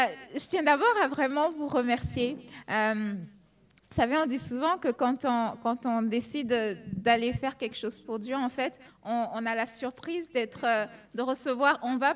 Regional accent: Benin; Alors, j'ai 35 ans. J'ai 35 ans. Je suis née au Bénin, je suis béninoise. Et je suis née dans une famille qui n'est pas chrétienne, en fait.

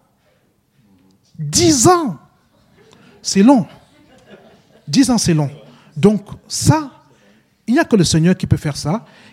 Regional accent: Paris, Île-de-France, France; Je viens aussi de Paris, hein

